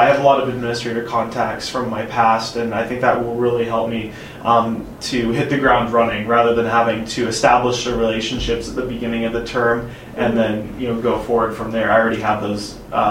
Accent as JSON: {"language": "English", "region": "Arizona", "country": "United States", "lives_now": "Los Angeles, United States", "said": "I come to USC, I don't have a car, I'm from Arizona"}